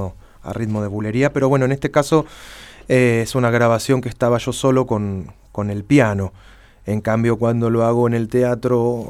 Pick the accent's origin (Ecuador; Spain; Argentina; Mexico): Argentina; Lanús, Buenos Aires Province; born there; nací acá y nací en Lanús y se escuchaba tango un poquito